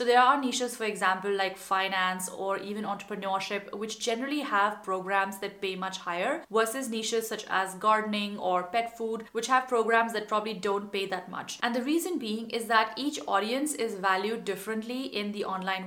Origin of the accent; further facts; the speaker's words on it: India; English is a second language; moved away as an adult; now in Germany; my first sort of experiment with blogging was kind of accidental when I moved abroad from India to Germany and started a lifestyle blog, which was all about how to be an expat.